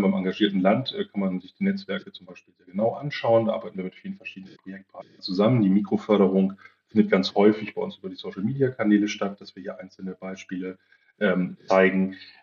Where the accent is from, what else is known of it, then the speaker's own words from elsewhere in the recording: Lower Saxony, Germany; ich komme aus der Nähe von Buxtehude ursprünglich.